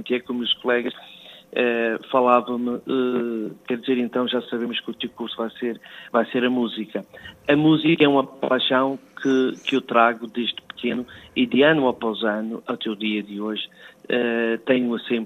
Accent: Madeira, Portugal; quando regressei para a Ilha da Madeira, de onde eu sou natural

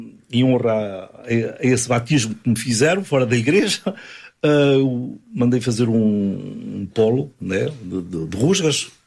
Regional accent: Aveiro, Portugal; Como eu sou da Aveira

